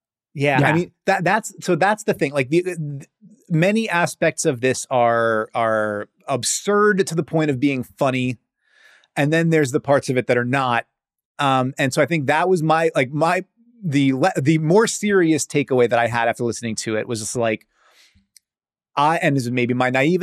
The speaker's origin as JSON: {"language": "English", "town": "Staten Island", "region": "New York", "country": "United States", "tie": "born or raised there", "said": "I grew up on Staten Island around a lot of people who really wanted to make sure that you knew how plugged in they were"}